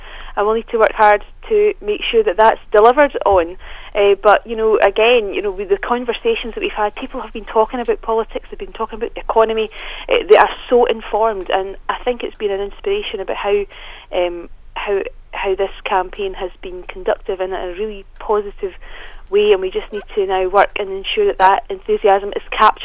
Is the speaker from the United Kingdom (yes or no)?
yes; Biggar, Scotland, United Kingdom; where the count was in my hometown of Biggar in my constituency of Clydesdale